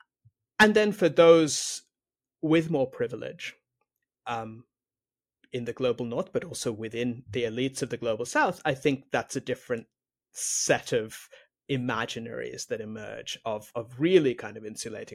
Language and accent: English; Singapore; I grew up in Singapore.